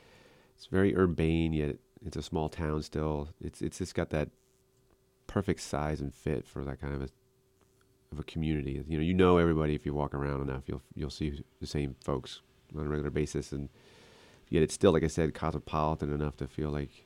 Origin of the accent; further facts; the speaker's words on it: Martins Creek, Pennsylvania, United States; Well, I was raised in Martins Creek, Pennsylvania, which is a small village north of Easton.